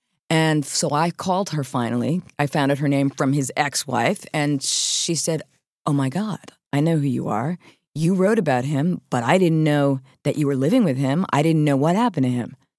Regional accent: New York, United States; I came back to New York because this is my people. This is where this is my New York. I'm a New Yorker. I get New York.

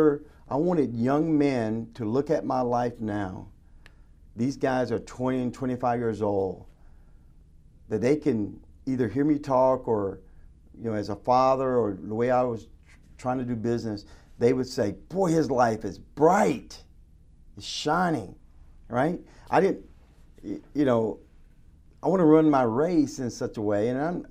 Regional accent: Winston-Salem, North Carolina, United States; It was in my hometown, Winston-Salem.

